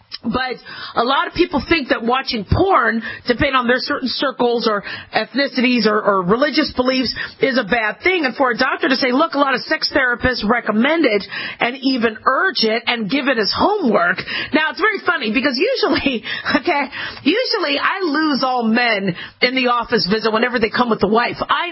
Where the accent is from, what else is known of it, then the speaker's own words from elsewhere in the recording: Los Angeles, California, United States; born there; but I'm from California. I was born in L.A., so we need to show California still some love, okay?